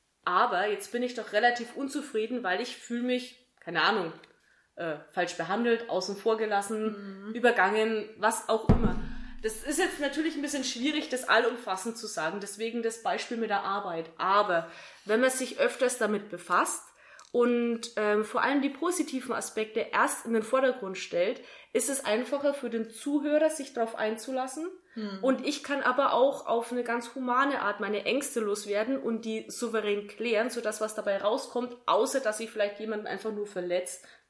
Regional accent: Kulmbach, Bavaria, Germany; Na, und wir sind ja hier aus Kulmbach.

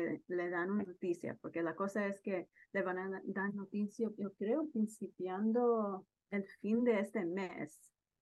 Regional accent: New York City, New York, United States; Yo siempre digo que soy neoyorquina primera, pero mis padres son de Honduras, pues mi corazón es hondureña.

